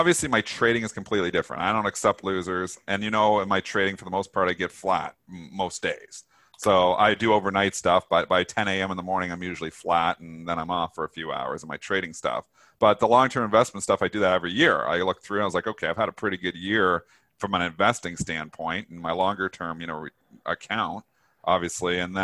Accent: Canada; I am Canadian.

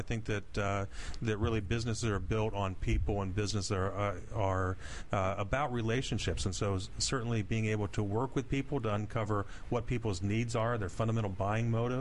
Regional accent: Wapakoneta, Ohio, United States; Big town of Wapakoneta, Ohio.

